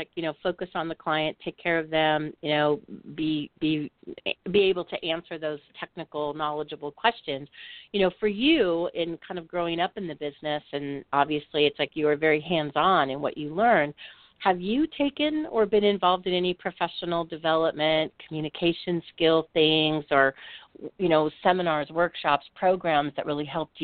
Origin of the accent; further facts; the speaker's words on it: Midwest, United States; and I'm from the Midwest